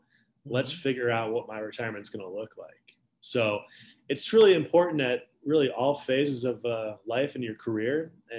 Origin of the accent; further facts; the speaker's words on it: Chicago, Illinois, United States; Born and raised in Chicago. My family and I run a wealth management firm just outside of the city.